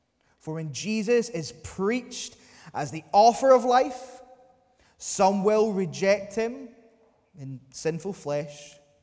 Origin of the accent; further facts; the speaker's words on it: Northern Ireland, United Kingdom; I grew up in Northern Ireland. My story, I grew up in the Brethren in Northern Ireland